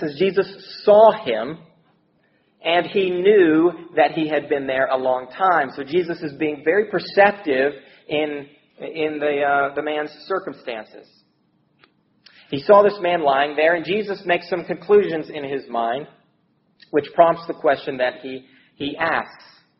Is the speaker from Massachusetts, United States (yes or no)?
no; Heber Springs, Arkansas, United States; I grew up in Heber Springs.